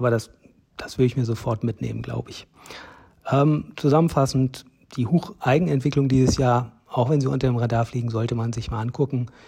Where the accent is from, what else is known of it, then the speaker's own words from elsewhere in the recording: Kiel, Schleswig-Holstein, Germany; born there; das Spiel ist angesiedelt in meiner Geburtsstadt Kiel